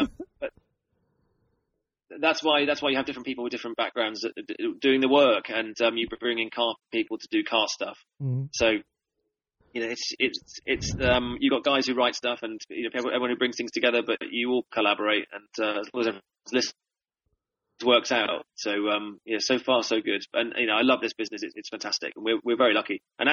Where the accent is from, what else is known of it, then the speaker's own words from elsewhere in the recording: California, United States; I grew up in California, and when Star Wars was first came out